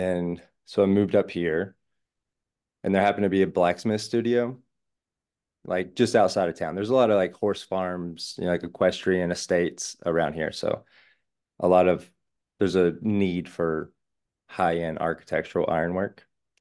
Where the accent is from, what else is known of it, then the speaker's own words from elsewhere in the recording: Georgia, United States; But the short version is, I grew up in North Georgia. My mom's side of the family is from North Georgia, like Appalachian, and my father's side of the family is all from New Orleans.